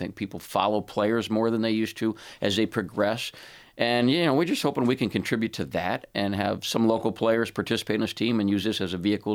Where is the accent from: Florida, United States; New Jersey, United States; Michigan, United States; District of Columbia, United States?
District of Columbia, United States; Washington; When I was a kid, I grew up in Washington, D.C. I started going to pro games when I was probably 8 or 9.